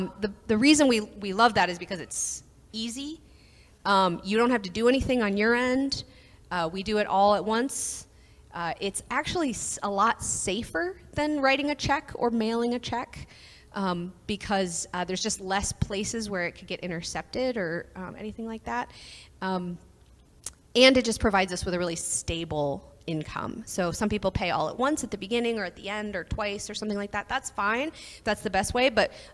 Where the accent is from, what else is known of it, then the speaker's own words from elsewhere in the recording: Texas, United States; now in Appleton, United States; I live in Appleton, Wisconsin. I grew up in Texas, so the winter is still hard for me, but I'm getting the hang of it.